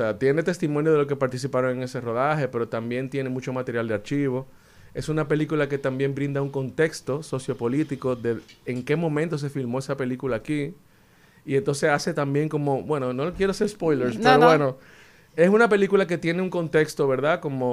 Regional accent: Dominican Republic; nos da la potestad como dominicanos de hablar de la película.

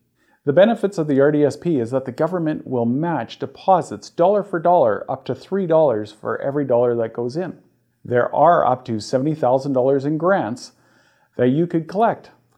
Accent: Canada; We're Canadian, so we'll focus on Canadian programs regularly.

